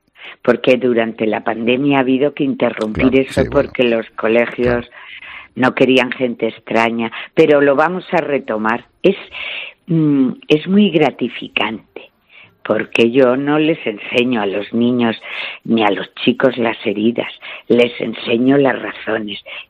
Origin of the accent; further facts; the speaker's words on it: Madrid, Community of Madrid, Spain; Yo soy una mujer de Madrid